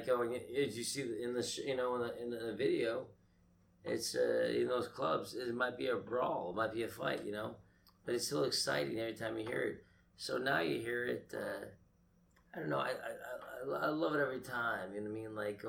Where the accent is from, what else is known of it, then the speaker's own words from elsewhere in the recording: Boston, Massachusetts, United States; It's Boston.